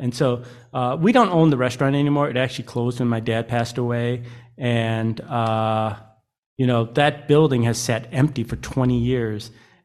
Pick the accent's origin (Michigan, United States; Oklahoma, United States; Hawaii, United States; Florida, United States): Michigan, United States; Detroit; Plus, growing up in Detroit, I mean, I saw a lot of people, you know, meet an early death.